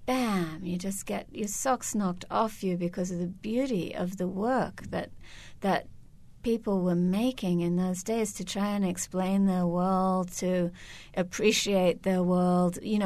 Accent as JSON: {"language": "English", "country": "Australia", "tie": "born or raised there", "said": "growing up in Australia"}